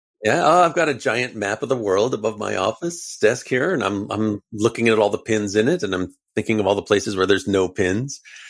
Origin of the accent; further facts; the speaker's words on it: Canada; because we're Canadian.